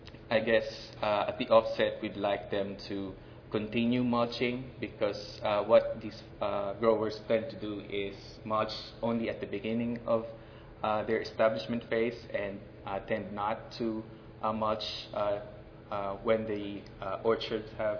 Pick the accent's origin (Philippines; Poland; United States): Philippines; English is a second language; Maraming salamat po is thank you in my native language in the Philippines